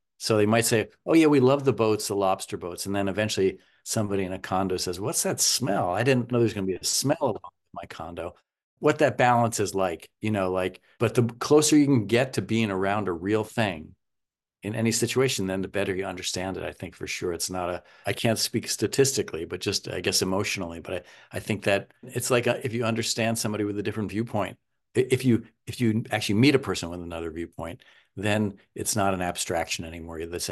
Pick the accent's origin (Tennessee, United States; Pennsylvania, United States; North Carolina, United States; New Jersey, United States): New Jersey, United States; I don't get that when I say I'm from New Jersey, where I am from originally.